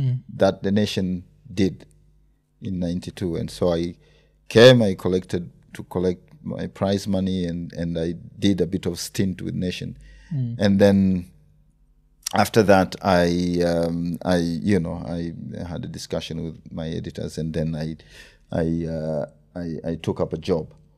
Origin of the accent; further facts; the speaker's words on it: Kenya; people have always, known that I'm Kenyan